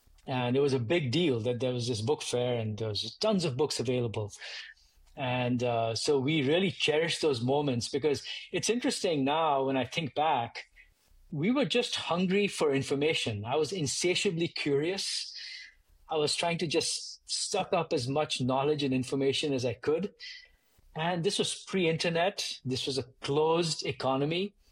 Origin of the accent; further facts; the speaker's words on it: Kolkata, West Bengal, India; I was born in Calcutta, and I grew up in Calcutta, India, in the 70s and 80s. I was born in 1972.